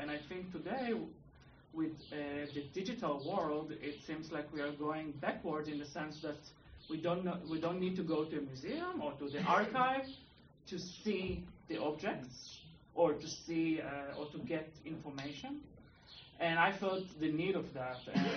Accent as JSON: {"language": "English", "country": "Israel", "lives_now": "Berlin, Germany", "said": "I'm originally from Israel. I live in Berlin"}